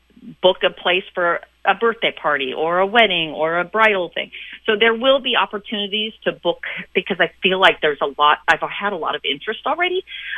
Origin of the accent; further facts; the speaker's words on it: Healdsburg, California, United States; but nothing was in Healdsburg, which is my hometown.